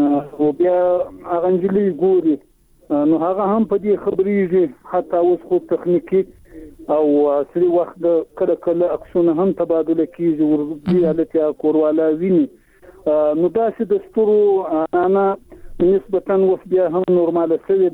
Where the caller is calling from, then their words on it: Zabul, Afghanistan; د زابل چاجي څخه